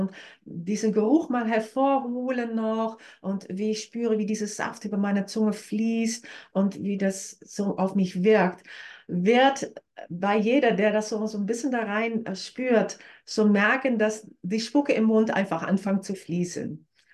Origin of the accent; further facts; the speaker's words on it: Netherlands; German is a second language; Ich komme ursprünglich aus Holland. Das wird man vielleicht auch mal ein oder andere grammatische, kreative Verdrehung hören.